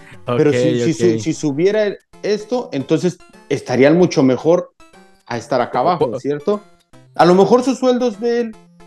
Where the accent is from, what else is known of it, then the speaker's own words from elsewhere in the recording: Mexico; esa mentalidad de nosotros como mexicanos